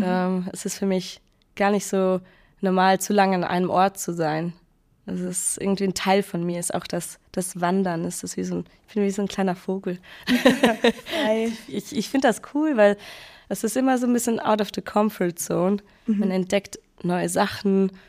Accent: Vorarlberg, Austria; also born or lived in Basel; now in Zurich, Switzerland; gefällt es mir dort eigentlich auch sehr gut und habe mir da mittlerweile auch mein Leben aufgebaut. Aber ich kann es mir auch wieder vorstellen, nach Vorarlberg zurückzuziehen.

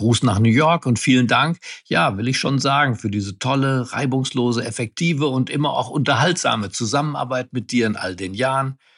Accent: West Germany, Germany; Dass die Musik massenwirksam war, kann ich bestätigen, und zwar als Westdeutscher.

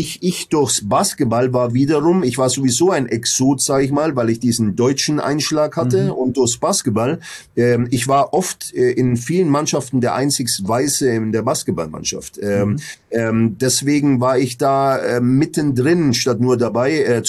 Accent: Wichita, Kansas, United States; also ich bin im Mittleren Westen aufgewachsen, in Wichita, Kansas.

